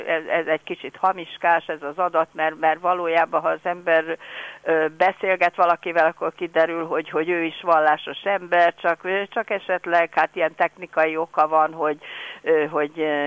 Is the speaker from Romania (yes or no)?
no; Békés, Hungary; Na de én történetesen Békés megyei származású vagyok